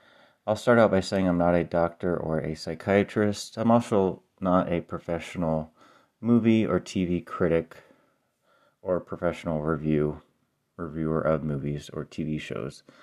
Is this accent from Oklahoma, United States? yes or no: no; Illinois, United States; And by the way, Ruby is from my home state of Illinois, which I still live in.